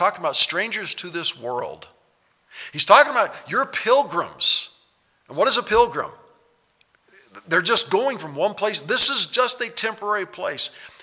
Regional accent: Kansas, United States; I'm a Kansan. That's my home state.

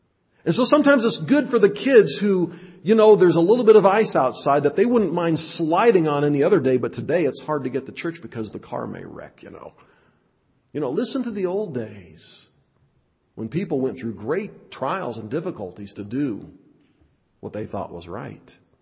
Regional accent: Monroe, Nebraska, United States; This last week, we drove to where I grew up in Monroe, Nebraska, on the farm.

